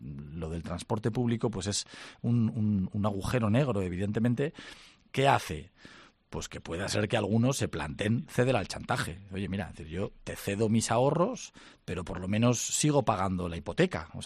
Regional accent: Zaragoza, Aragon, Spain; Que los de Zaragoza no somos españoles.

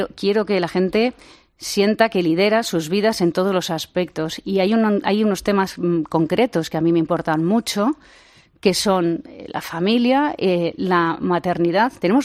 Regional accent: Community of Madrid, Spain; Somos España, los madrileños por encima de todo somos españoles

